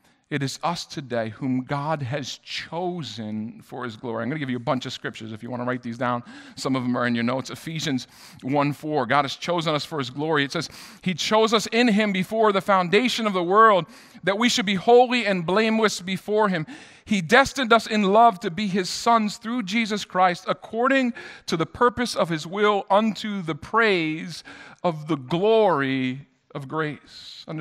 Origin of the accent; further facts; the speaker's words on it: New York, United States; All right, I'm a New Yorker. I can do this.